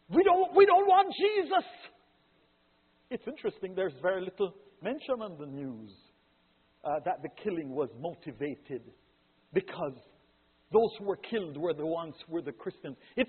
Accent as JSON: {"language": "English", "country": "Jamaica", "said": "you know, I come from Jamaica"}